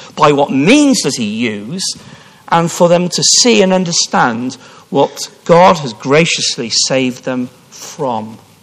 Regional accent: Stroud, South West England, United Kingdom; So when I grew up in Stroud

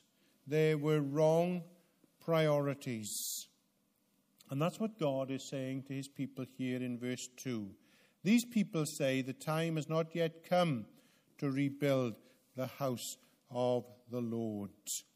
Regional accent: Wales, United Kingdom; You know what we say as Welsh people, don't you?

